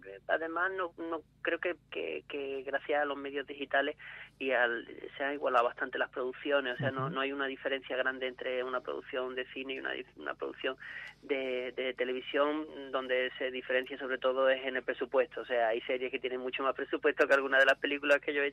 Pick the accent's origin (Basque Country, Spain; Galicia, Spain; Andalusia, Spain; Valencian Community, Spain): Andalusia, Spain; Malaga; also born or lived in Las Palmas de Gran Canaria; Sí, soy de ahí, soy canario, nací allí, pero vamos, me siento malagueño porque sí, ¿no? Mi familia es de Málaga, de Pizarra